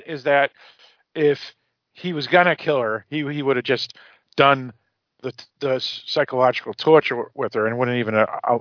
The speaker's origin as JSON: {"language": "English", "country": "United States", "said": "If you're that well, yeah, I mean, I'm American, you know."}